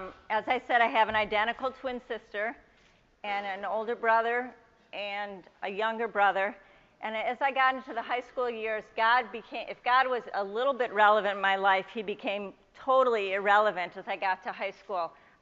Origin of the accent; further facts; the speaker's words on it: Chicago, Illinois, United States; I was raised in Chicago, and my grandparents raised lots of money for the state of Israel. But my whole upbringing was really about being Jewish.